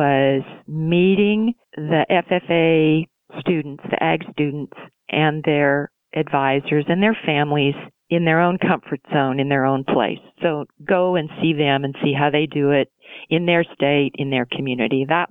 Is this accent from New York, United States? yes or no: no; Mount Vernon, Washington, United States; Well, I grew up near Mount Vernon, Washington State. My dad was in the farm implement and equipment business. It was a dairy, rural community, a lot of farming. It was a great place to grow up.